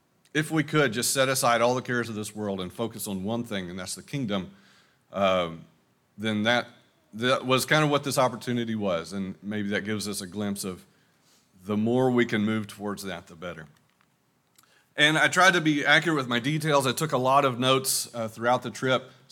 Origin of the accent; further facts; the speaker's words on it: Texas, United States; accent: East Texas; I may go back and forth between East Texas and whatever my version of Spanish is.